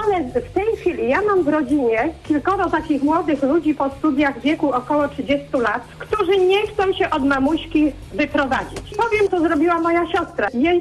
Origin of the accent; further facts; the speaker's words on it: Poznań, Greater Poland Voivodeship, Poland; Jestem poznanianką, studiowałam w Poznaniu, zresztą tak jak moje rodzeństwo.